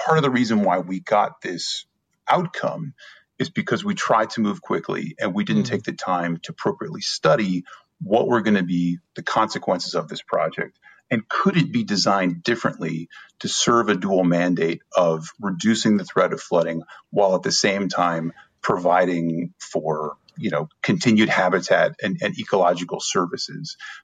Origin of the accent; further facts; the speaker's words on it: Ohio, United States; Now, I'm from Ohio originally